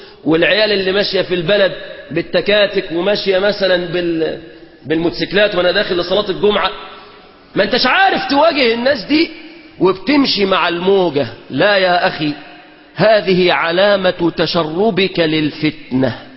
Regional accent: Egypt; اللهم احفظ بلادنا مصر

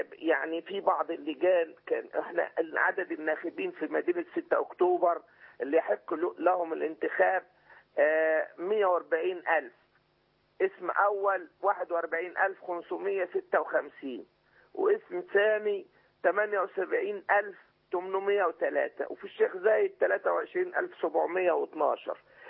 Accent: Sohag, Sohag Governorate, Egypt; لما أنا من سوهاج يا دكتور

